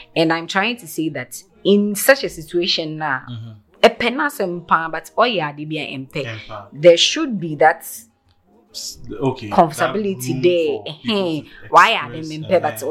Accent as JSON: {"language": "English", "country": "Ghana", "said": "I'm from Ghana. I'm from Ghana."}